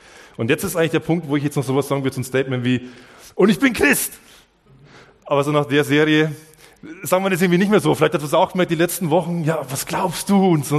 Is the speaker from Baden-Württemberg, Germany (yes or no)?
no; Bavaria, Germany; Es ist einfach, es ist meine Heimat, da bin ich daheim. Ich liebe dieses Dorf, ich liebe die Amberger Region, ich liebe die Oberpfalz